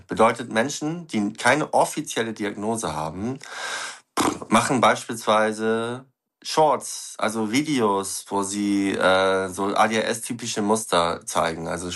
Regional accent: Lower Saxony, Germany; Ich komme aus Ostfriesland

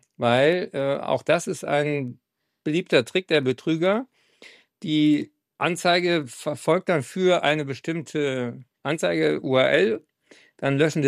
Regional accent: Berlin, Germany; hier in Berlin, in meiner Heimat, in Tegel

